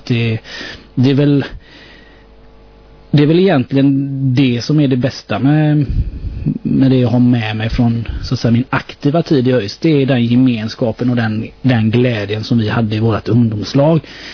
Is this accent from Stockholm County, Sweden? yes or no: no; Masthugget, Västra Götaland County, Sweden; jag var nog 4 år i Masthugget där jag är uppvuxen